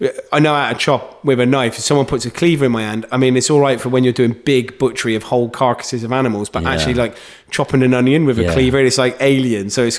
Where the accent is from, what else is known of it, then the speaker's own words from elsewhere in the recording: Gloucester, South West England, United Kingdom; Gloucester. I'm from Gloucester, right, so okay. I went to a youth theatre in Cheltenham